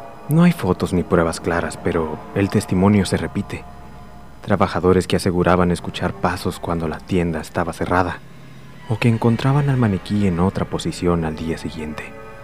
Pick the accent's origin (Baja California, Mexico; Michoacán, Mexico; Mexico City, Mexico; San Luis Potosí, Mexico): Baja California, Mexico; Tijuana; hoy hablaremos de mi tierra natal, mi hogar, una ciudad que muchos conocen por su vida nocturna, sus tacos, su gente honrada, y por ser la frontera más transitada del mundo